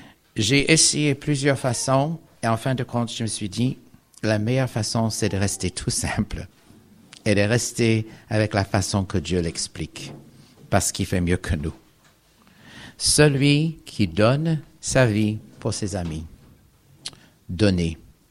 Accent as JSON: {"language": "French", "region": "Geneva", "country": "Switzerland", "said": "C'est un vrai plaisir pour moi d'être de nouveau, être chez moi à Genève."}